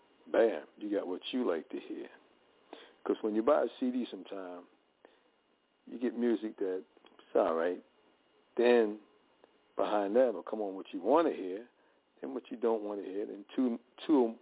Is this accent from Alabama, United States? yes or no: no; Newark, New Jersey, United States; I had roaches. I'm from Newark. Not saying everybody in Newark has roaches.